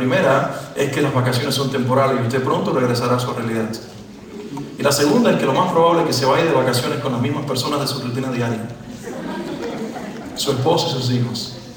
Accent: Cuba; me regresé de mi país de origen, de Cuba

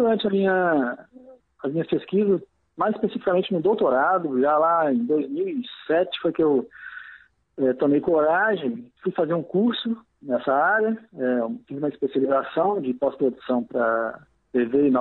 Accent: Belo Horizonte, Minas Gerais, Brazil; Bom, eu sou mineiro, de Belo Horizonte, sou professor, pesquisador

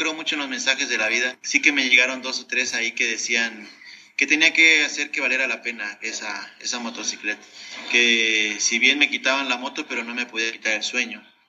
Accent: Mexico; salí de México en esa fecha y empecé a recorrer.

